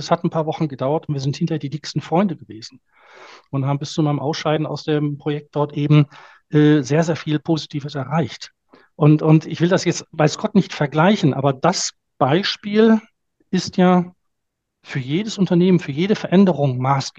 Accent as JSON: {"language": "German", "country": "Germany", "said": "du bist als einziger Deutscher der Ansprechpartner für den holländischen Auftraggeber"}